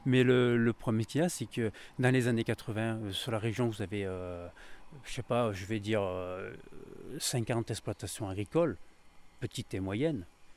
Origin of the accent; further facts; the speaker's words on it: Die, Auvergne-Rhône-Alpes, France; moi je suis un autochtone, je suis né à Die, j'ai grandi ici, j'ai fait mes études un peu à droite à gauche, mais je suis revenu ici.